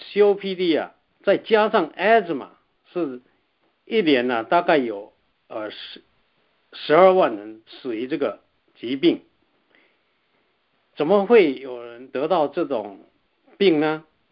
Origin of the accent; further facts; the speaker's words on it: Taiwan; moved away as an adult; now in United States; 我是来自台湾毕业于清华大学化学系，来美国以后啊，